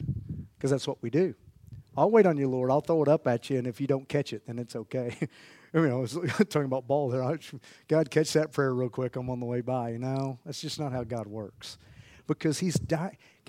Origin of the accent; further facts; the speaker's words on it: Oklahoma, United States; I'm still saying my ain'ts. I'm still from Western Oklahoma.